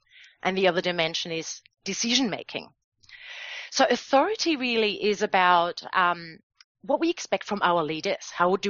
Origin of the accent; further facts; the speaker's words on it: Germany; English is a second language; it's not so much in my home country, Germany.